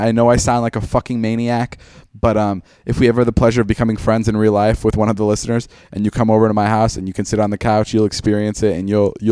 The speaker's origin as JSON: {"language": "English", "town": "Chicago", "region": "Illinois", "country": "United States", "tie": "born or raised there", "said": "Chicago's my hometown, and I'm really excited for that."}